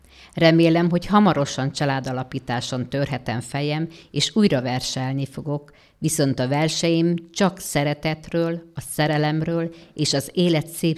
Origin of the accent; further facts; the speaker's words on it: Székesfehérvár, Fejér, Hungary; born there; 1979. március 1-én születtem Székesfehérváron.